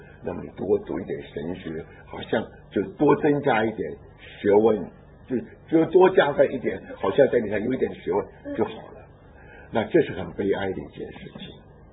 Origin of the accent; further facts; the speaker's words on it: China; 我们中国人一个字是一个图画